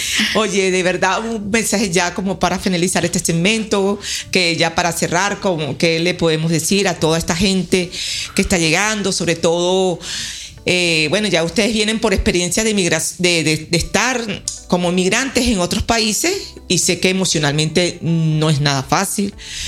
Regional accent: Venezuela; están hoy siendo ejemplo de cómo somos los venezolanos.

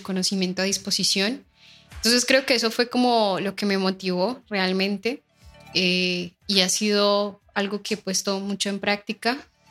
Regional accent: Colombia; la historia que nos atraviesa, ¿no? Como colombianos y colombianas, yo creo.

